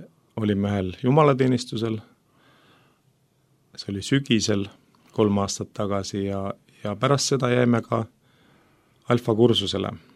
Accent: Tallinn, Harju County, Estonia; elanud kogu elu Tallinnas, välja arvatud mõned aastad, kus elasime koos abikaasaga Iinamaal.

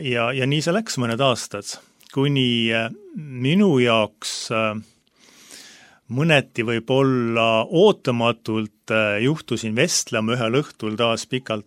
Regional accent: Ridala, Lääne County, Estonia; lasi meid ristida kohalikus Luteri kirikus, Ridalast olen pärit Läänemaalt.

